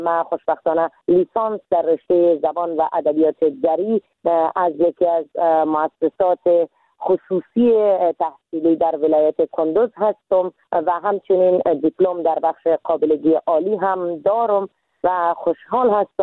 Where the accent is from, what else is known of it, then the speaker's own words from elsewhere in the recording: Iran; moved away as an adult; now in Afghanistan; من در سال 1364 در کشور ایران به دنیا آمدم